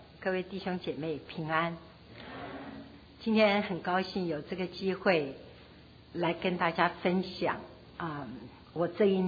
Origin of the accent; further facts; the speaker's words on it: Taiwan; now in United States; 我是从台湾来